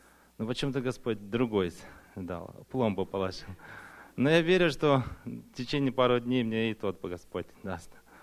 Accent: Gresham, Oregon, United States; я из Греша, Орегон.

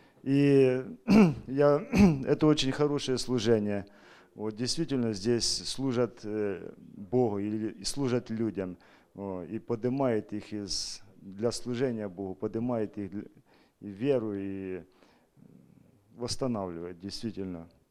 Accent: Tacoma, Washington, United States; я из Такомы.

